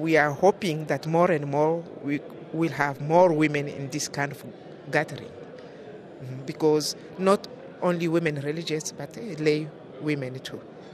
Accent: DR Congo; also born or lived in Zimbabwe; now in Rome, Italy; Sisters of Notre Dame de Namur. I'm from Congo, Republic Democratic of Congo. Our congregation is international. I've been working in Zimbabwe for 7 years, and now I'm here in Rome, working in our general leadership team.

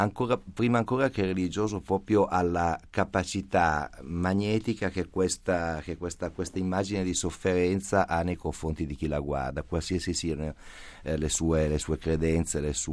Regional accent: Turin, Piedmont, Italy; poi lo dico da torinese

